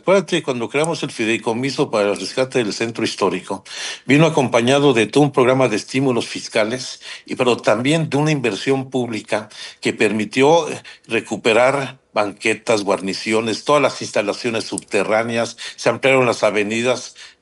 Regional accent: San Miguel Chapultepec, Mexico City, Mexico; Yo soy originario de San Miguel Chapultepec también

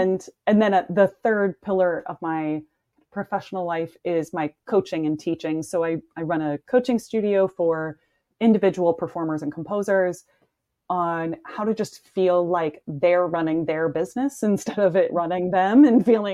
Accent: Midwest, United States; So as a musician, so I'm from the Midwest originally. I grew up in a very musical and dramatic, you know, family.

